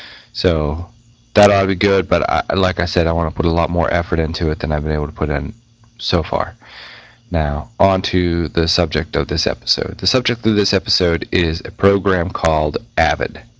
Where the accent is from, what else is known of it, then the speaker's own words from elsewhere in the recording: Pennsylvania, United States; I used to be from Western Pennsylvania, now I'm from Eastern Carolina.